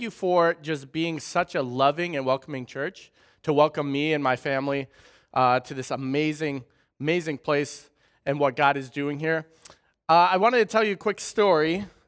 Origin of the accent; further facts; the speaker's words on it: Wisconsin, United States; accent: Wisconsin; I'm from Wisconsin, so you'll hear it a little bit in my accent, but you'll hear it more when I go home for about a week, and then I come back.